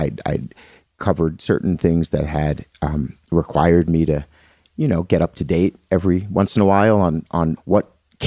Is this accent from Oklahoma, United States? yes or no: no; Atlantic City, New Jersey, United States; I'm from Atlantic City, New Jersey.